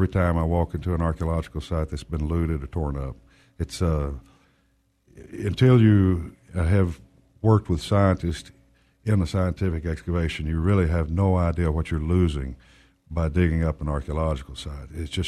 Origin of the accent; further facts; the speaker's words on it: Texas, United States; I grew up on the Colorado River area of Brown County and became interested in archaeological sites very early.